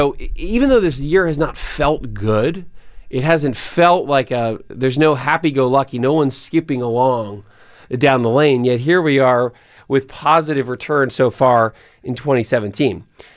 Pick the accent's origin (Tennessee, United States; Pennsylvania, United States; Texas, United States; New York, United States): Pennsylvania, United States; my home state of Pennsylvania, next to Kennett Square